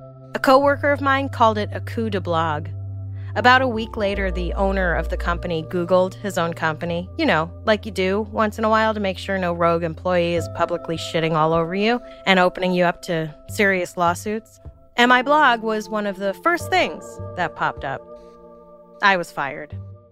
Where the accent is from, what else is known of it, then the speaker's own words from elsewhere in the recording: Brooklyn, New York, United States; I'm from Brooklyn and I can't tell you what the entire borough looks like.